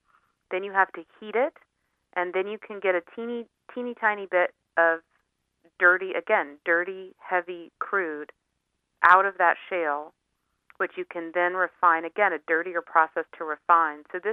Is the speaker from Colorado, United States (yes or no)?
yes; Colorado, United States; I'm originally from Colorado, many small towns across the West suffered the economic consequences